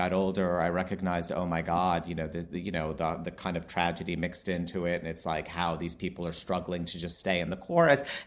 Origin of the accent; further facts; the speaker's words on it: New York City, New York, United States; I definitely think growing up in New York City, I mean, I was Queens. I didn't grow up in Manhattan. I didn't even know people lived in Manhattan until I was in, like, college.